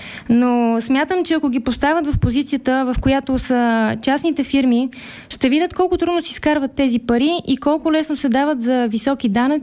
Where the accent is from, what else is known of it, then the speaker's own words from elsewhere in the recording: Sofia, Sofia City, Bulgaria; born there; Аз съм родена в София, работя тук и искам да остана да живея тук